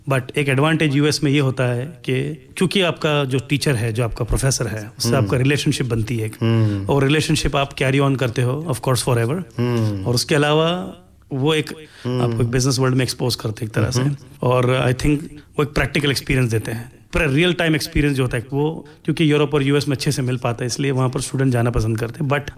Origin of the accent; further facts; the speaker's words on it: Mumbai, Maharashtra, India; moved away as an adult; also born or lived in Switzerland; मैं यहीं पर बॉम्बे में पैदा हुआ हूँ और बॉम्बे में ही बड़ा पड़ा हूँ।